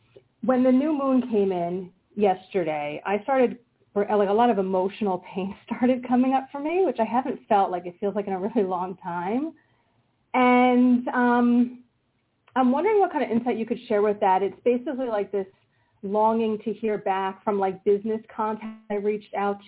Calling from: Pennsylvania, United States; Hey, Tony … from Pennsylvania.

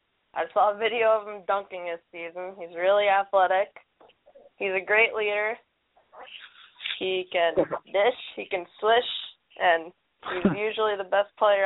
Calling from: Woodstock, New York, United States; Woodstock, New York.

